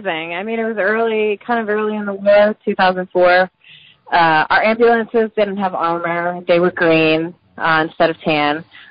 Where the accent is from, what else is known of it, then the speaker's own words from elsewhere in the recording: Pennsylvania, United States; now in Bethlehem, United States; I grew up in the Poconos, but I live in Bethlehem now.